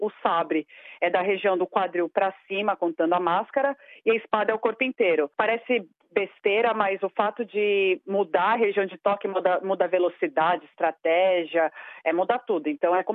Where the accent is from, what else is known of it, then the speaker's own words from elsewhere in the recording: Brazil; eu sou brasileira